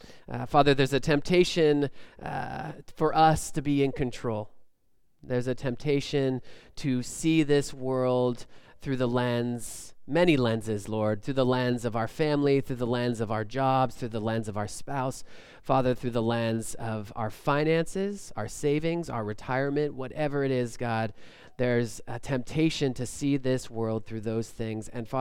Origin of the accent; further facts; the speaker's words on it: Los Angeles, California, United States; moved away as an adult; now in Moses Lake, United States; But I am originally from Los Angeles.